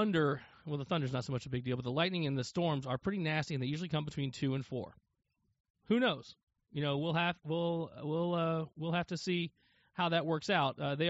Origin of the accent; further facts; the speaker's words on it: Northeast, United States; I don't understand family relations because I'm from the Northeast, and we don't really track that shit